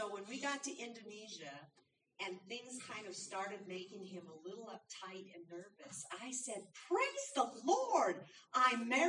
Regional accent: United States; I'm from America.

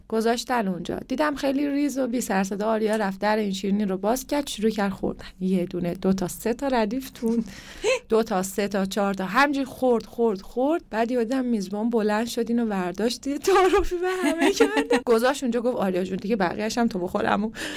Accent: Karaj, Alborz, Iran; also born or lived in Rasht; فرهنگ من گیلانیم، خودم زاده رشتم و کرج بزرگ شدم

